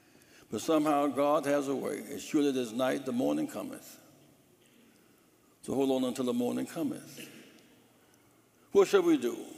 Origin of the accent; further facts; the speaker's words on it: South Carolina, United States; I grew up in South Carolina where I began to go to Clemson with the federal marshals